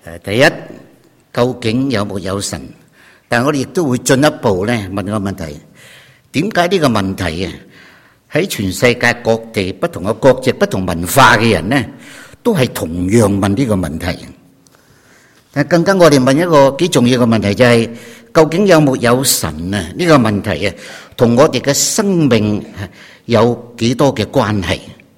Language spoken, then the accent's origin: Cantonese; Hong Kong; 你知道我喺香港长大嘅，香港长大吓。咁啊，长大咧之后咧，我又喺香港做嘢嘅，几人知道啦？我喺香港有近20年嘅时间咧，系做社会工作者嘅